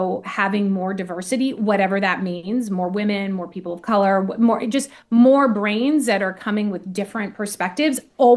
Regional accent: Indianapolis, Indiana, United States; So I grew up in Indy. I grew up at the tracks. I grew up all over the place traveling with him and the team.

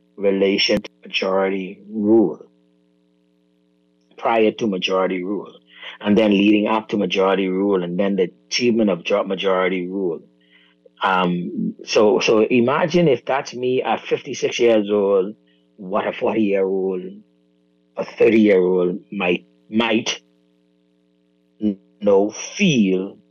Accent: Bahamas; born there; what the pre-majority rule Bahamas was like in terms of experience, right? Because I was born in September of 1967. This happened in January of 1967.

